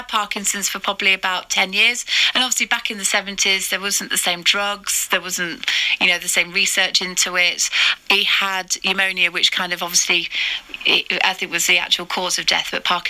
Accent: Oxford, South East England, United Kingdom; born there; Yes, I was born in Oxford, 10th of July.

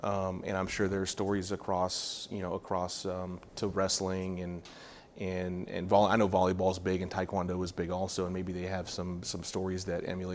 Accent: California, United States; For sure. I'm from California.

